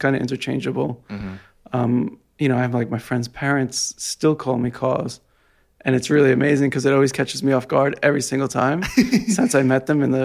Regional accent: Jersey City, New Jersey, United States; I'm from Jersey City.

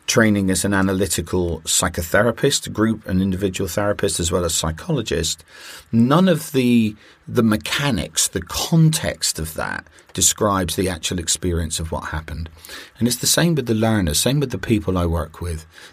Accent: United Kingdom; I'm a Brit. So it's … for me.

